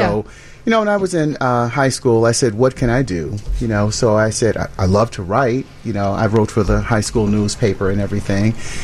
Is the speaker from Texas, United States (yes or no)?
no; Chicago, Illinois, United States; happy to, you know, be back in Chicago. This is my hometown, so I'm here to represent Chicago.